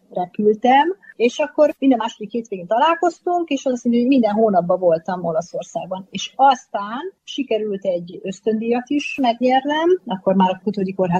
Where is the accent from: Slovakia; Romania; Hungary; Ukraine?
Hungary; Magyarként ez nincsen, tehát nekünk valamilyen szinten biztos, hogy szerencsénk van, hogy akik itt élnek magyarok, nagyon kicsi akcentussal, tehát nagyon minimális akcentussal vagyunk.